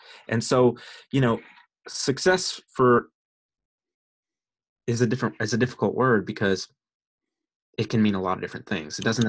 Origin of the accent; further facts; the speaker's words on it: Arkansas, United States; And I was like, wow, and I'm from Arkansas, granted. We're still a little behind on the time